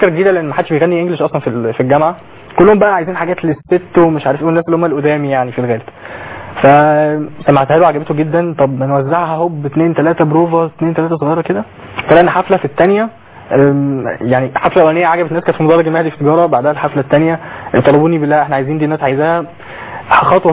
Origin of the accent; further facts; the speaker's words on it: Mecca, Makkah Province, Saudi Arabia; born there; انا كنت اتولدت في مكه فصوت السديس في وداني